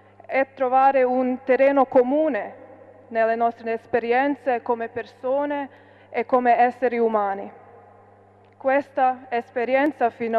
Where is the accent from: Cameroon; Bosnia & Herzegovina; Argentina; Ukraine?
Bosnia & Herzegovina; Io vengo dalla Bosnia e so bene che è successo qualcosa di simile a Sarajevo nel 95